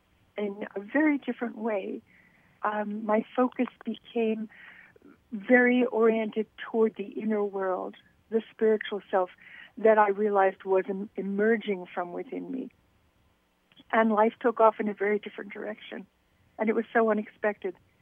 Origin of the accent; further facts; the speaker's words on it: United States; Well, I'm American. For most of my life, I led a very normal kind of American existence.